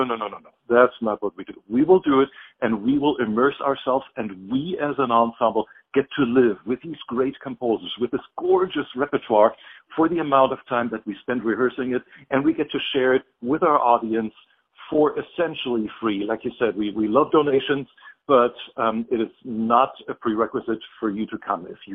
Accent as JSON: {"language": "English", "country": "Germany", "tie": "born or raised there", "second_language": "English", "said": "I grew up in Germany. That's the accent that you're hearing."}